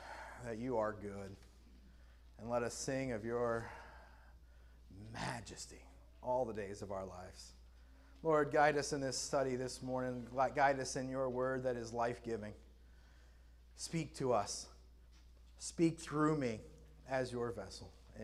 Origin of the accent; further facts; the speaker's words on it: Houston, Texas, United States; You know, growing up in Houston, I loved taking those kind of days with the family to go down to the Johnson Space Center.